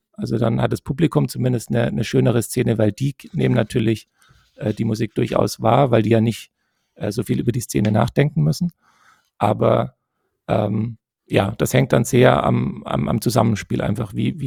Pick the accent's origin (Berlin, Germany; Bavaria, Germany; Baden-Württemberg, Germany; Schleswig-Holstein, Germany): Baden-Württemberg, Germany; Stuttgart; born there; ich bin dann tatsächlich in Stuttgart geboren. Stuttgart.